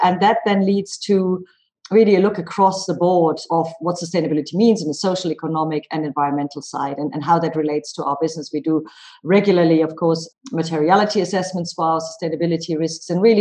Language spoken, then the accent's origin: English; Germany; English is a second language; moved away as an adult; I'm German and I grew up in Germany. I've left 20 years ago already. So I grew up sort of in between sort of half town or urban environment and half nature.